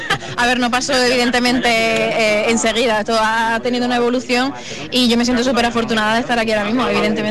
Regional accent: Granada, Andalusia, Spain; yo soy de Granada, entonces me siento como en casa aquí

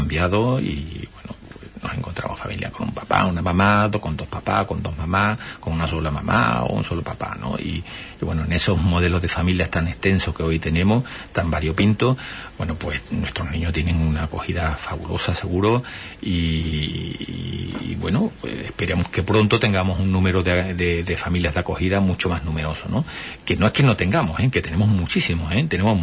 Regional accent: Huelva, Andalusia, Spain; Yo también soy de Huelva y lo tengo que decir así, y además que lo siento así, ¿no?

